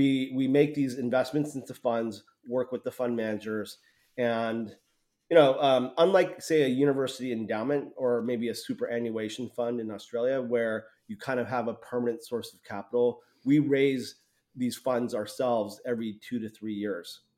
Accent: Morgantown, West Virginia, United States; born there; moved away as an adult; now in San Francisco, United States; I was born in Morgantown, West Virginia. That's a university town, basically 40 minutes south of Pittsburgh.

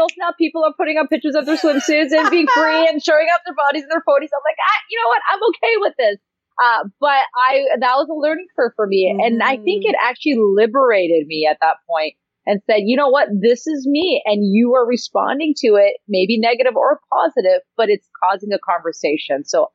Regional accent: Canada; I'm on a beach. I'm Canadian. I was born a certain way.

